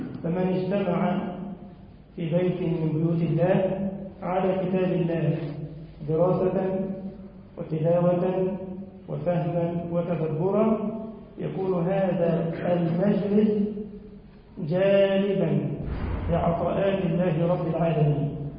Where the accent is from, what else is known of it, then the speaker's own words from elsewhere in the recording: Egypt; اللهم اجعل بلدنا مصر أمنا وأمانا واطمئنانا وسائر بلاد المسلمين